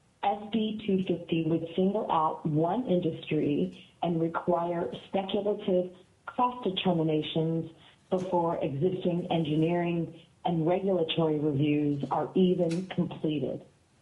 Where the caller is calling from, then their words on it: Seattle, Washington, United States; I am calling today from Seattle, Washington.